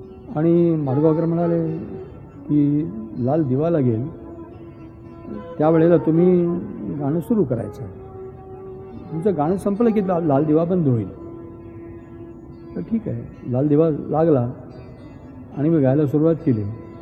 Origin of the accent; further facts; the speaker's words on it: Kolhapur, Maharashtra, India; कोल्हापूर हे माझं गाव, जन्मगाव.